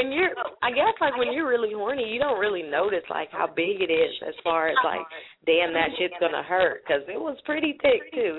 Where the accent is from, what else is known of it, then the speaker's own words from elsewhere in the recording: California, United States; now in Texas, United States; I'm from California, but I'm currently living in Texas.